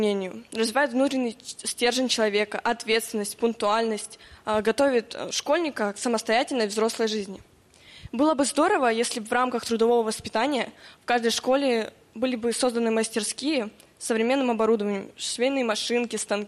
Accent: Shpunovo, Omsk Oblast, Russia; я из Омской области, село Шпуново.

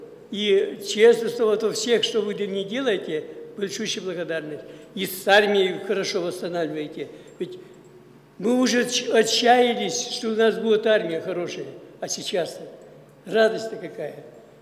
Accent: Russia; Я немедленно возвратился сюда со всей семьей Ленинград. А как же так? Я россиянин.

